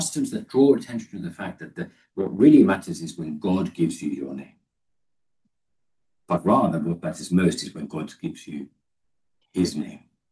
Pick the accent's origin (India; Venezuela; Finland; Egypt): Finland; also born or lived in Kenya; So where I grew up in Finland, and it's still the case often, babies don't get a name at all until they're baptized.